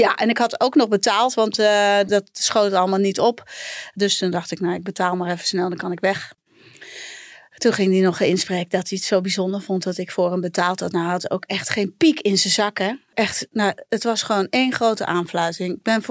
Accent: North Brabant, Netherlands; ik ben in Brabants dorp opgegroeid.

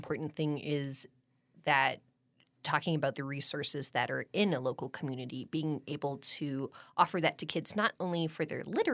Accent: Santa Fe, New Mexico, United States; I grew up in Santa Fe, and I would have killed for a program like that when I was a kid, for sure.

